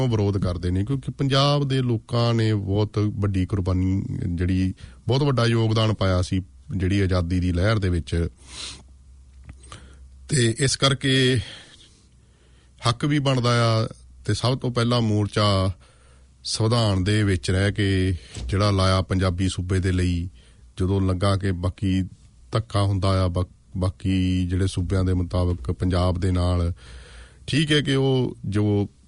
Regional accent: Tohana, Haryana, India; ਮੈਂ ਖੁਦ ਜੰਪਲ ਹਰਿਆਣੇ ਦੇ ਇਲਾਕੇ ਤੋਂ ਹਾਂ ਅਤੇ ਮੇਰੇ ਦੇਖਦੇ ਦੇਖਦੇ ਸਭ ਕੁਝ ਵਾਪਰਿਆ ਕਿ ਜਦੋਂ ਅਸੀਂ ਛੋਟੇ ਛੋਟੇ ਹੁੰਦੇ ਸੀ ਉਦੋਂ ਆਮ ਤੌਰ ਦੇ ਉੱਤੇ ਸਾਡੇ ਸ਼ਹਿਰ ਟੋਹਾਣੇ ਦੇ ਵਿੱਚ ਜਿਹੜੇ ਬੋਰਡ ਵੀ ਪੰਜਾਬੀ ਦੇ ਵਿੱਚ ਲੱਗੇ ਹੁੰਦੇ ਸੀ

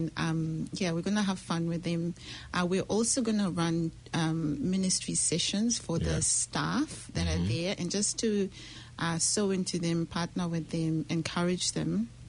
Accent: Kenya; I'm from Kenya.

